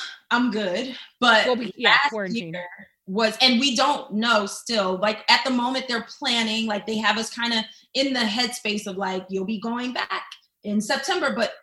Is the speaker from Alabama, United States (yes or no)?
no; Philadelphia, Pennsylvania, United States; accent: Philly; And also, I'm from Philly, so sometimes my Philly comes out and it's like it's a whole extra ball game.